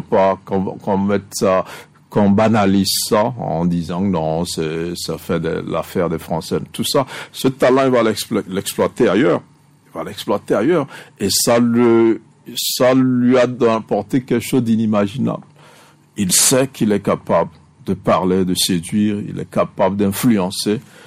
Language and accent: French; Togo; nous sommes membres du Commonwealth, mais combien de Togolais parlent l'anglais?